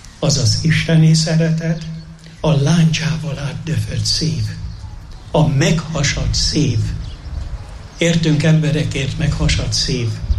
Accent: Jászárokszállás, Jász-Nagykun-Szolnok, Hungary; valaki szülőhazámból, Jászárokszállásból mondta, hogy megyünk Mezőkövesre.

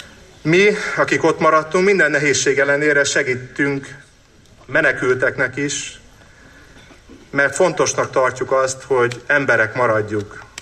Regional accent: Makkosjánosi, Zakarpattia Oblast, Ukraine; Ez az a hely, ahonnan mi jöttünk. Ez egy olyan vidék, ami a történelmével, kultúrájával, hőseivel és áldozatvállalásával szervesen hozzá tartozik a magyar nemzet egészéhez. Tudják, mikor kinézek otthon az ablakomból, Jánosiba, Makkos Jánosiba

